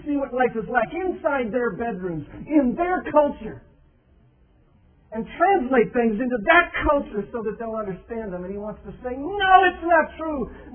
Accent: Niles, Michigan, United States; I know where I grew up. I'm from Niles, Michigan. I go home, and it's not home.

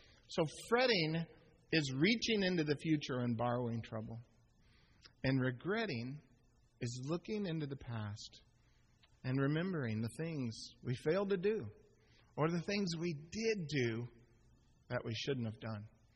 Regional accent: Phoenix, Arizona, United States; And I grew up in Phoenix, Arizona, as many of you know, and we just ran around in a pair of cutoffs all summer and just endured the sun.

